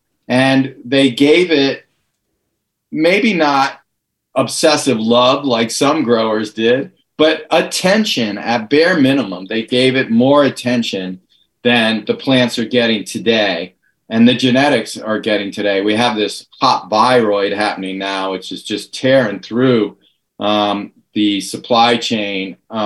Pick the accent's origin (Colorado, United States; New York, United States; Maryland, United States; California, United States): California, United States; certainly in my home state in California